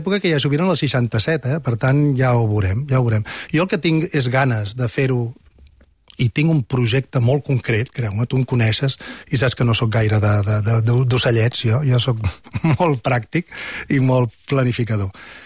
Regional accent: Catalonia, Spain; I a més, com a catalans, ens posa en una posició d'avantatge, perquè nosaltres tenim 10 milions de parlants.

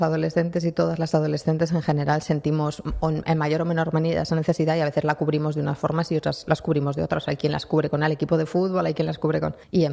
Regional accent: Madrid, Community of Madrid, Spain; Soy madrileña, sí. Por eso aprovecho y pido disculpas por la entrevista en castellano, entiendo, pero no soy capaz de hablar catalá todavía.

